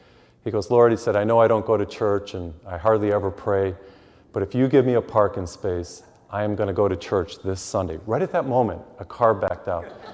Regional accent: Massachusetts, United States; They hear I'm from Massachusetts. They want to hear me speak.

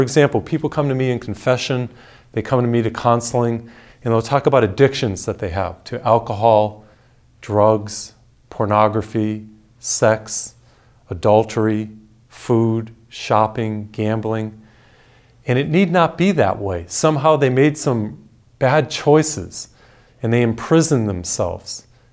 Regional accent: Massachusetts, United States; I come from New England, from Massachusetts.

